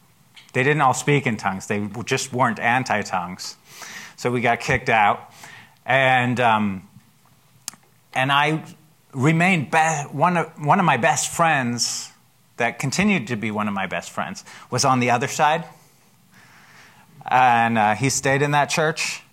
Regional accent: Germany; my church that I grew up with in Germany

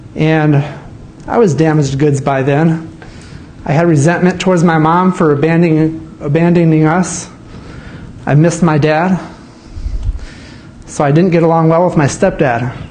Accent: Pinckney, Michigan, United States; also born or lived in Southfield; that was when we moved from Southfield, I was a city slicker, to small town of Pinckney. No streetlights, no sidewalks. It's quite a culture shock for us.

